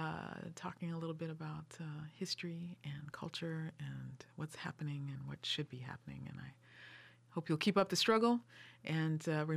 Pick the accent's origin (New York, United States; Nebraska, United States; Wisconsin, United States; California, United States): California, United States; But when I was growing up in California, smothered chicken, that's what we used to get.